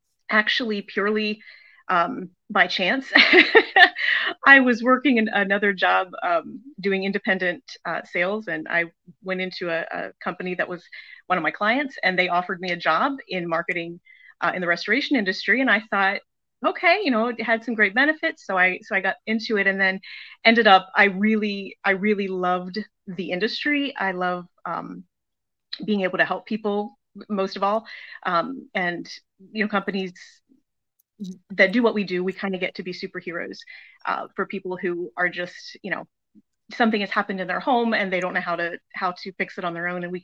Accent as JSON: {"language": "English", "region": "Maryland", "country": "United States", "tie": "born or raised there", "moved": "yes", "lives_now": "Florida, United States", "said": "I moved away from Maryland, where I'd lived my whole life, and came down to Florida, me and my cat"}